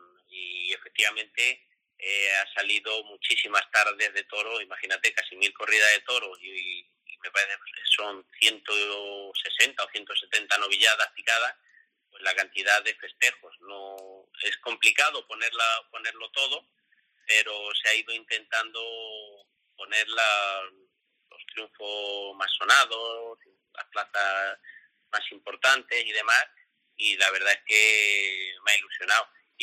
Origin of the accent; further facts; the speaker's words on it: Madrid, Community of Madrid, Spain; born there; also born or lived in La Mancha; yo he nacido en Madrid, pero se me ha considerado siempre el torero manchego por excelencia